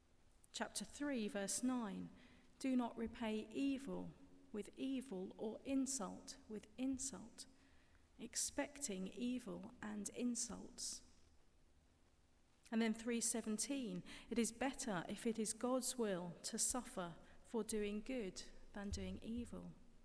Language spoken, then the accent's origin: English; England, United Kingdom; Without even speaking, I was quite obvious as a stranger, and as soon as I spoke, I was obviously identified as English.